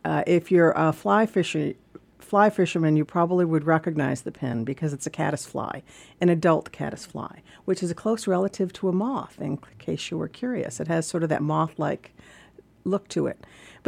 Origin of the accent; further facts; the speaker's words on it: Buffalo, New York, United States; I was coming from Buffalo, New York.